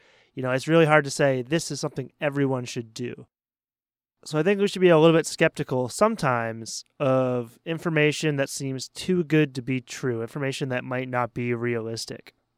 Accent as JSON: {"language": "English", "country": "United States", "accent": "American", "said": "I'm American, so I pronounce it with a soft T, like bitterly, bitterly."}